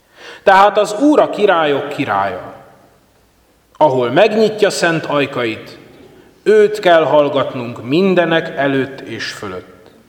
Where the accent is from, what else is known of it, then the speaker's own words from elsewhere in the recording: Békés, Hungary; de például ahol én felnőttem, Békés megyében, ott mesélték az idősebb kollégák